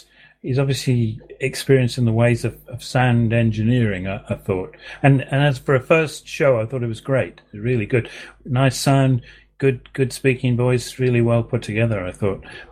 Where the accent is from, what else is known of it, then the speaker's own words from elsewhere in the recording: Virginia, United States; I'm from Eastern Virginia, and my mother was from the hills of far northwestern South Carolina.